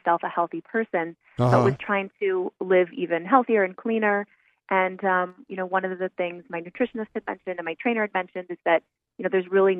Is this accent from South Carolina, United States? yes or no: no; Wisconsin, United States; I'm originally from Wisconsin, and I'm from farm country.